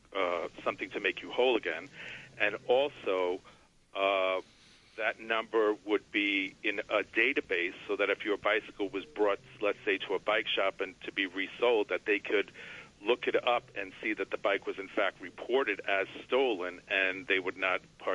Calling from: Brooklyn, New York, United States; from Clinton Hill.

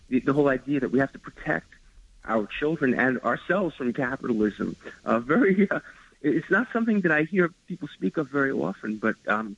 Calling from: Queens, New York, United States; and I'm calling from Jamaica, Queens.

